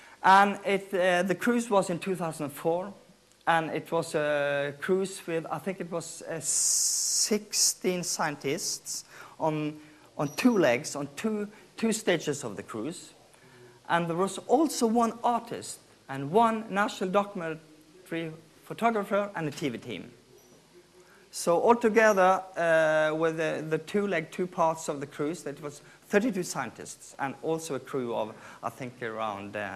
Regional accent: Bergen, Vestland, Norway; Here's Bergen on the west coast of Norway, my hometown.

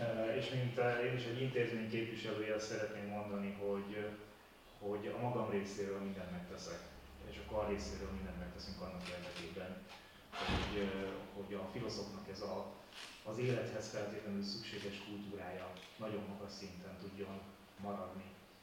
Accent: Hungary; noha igazán büszkék lehetünk erre a korszakra magyarként. Ami Itáliában szokványos utcaképnek tűnik, az nálunk a múzeumban őrzött kincs.

